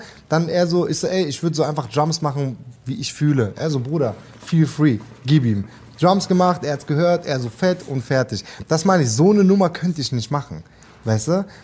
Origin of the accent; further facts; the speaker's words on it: Leonberg, Baden-Württemberg, Germany; also born or lived in Stuttgart; Stuttgart, Leonberg halt aufgewachsen, aber in Stuttgart geboren.